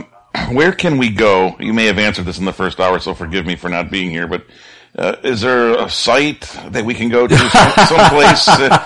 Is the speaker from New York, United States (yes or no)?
yes; Buffalo, New York, United States; I grew up in Buffalo, New York. And I remember as a child, Lackawanna, New York was always in this dark cloud from Bethlehem Steel.